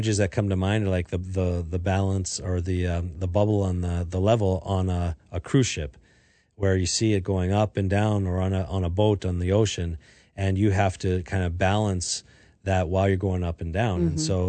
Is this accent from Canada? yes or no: yes; Canada; I learned this as a kid growing up in Canada because we would go into from saunas